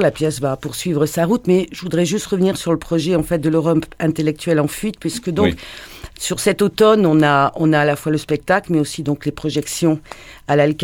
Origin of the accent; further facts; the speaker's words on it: France; moi je suis française quand même.